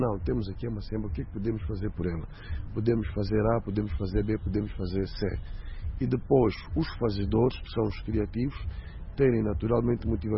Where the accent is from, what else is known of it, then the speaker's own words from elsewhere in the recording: Angola; nós somos angolanos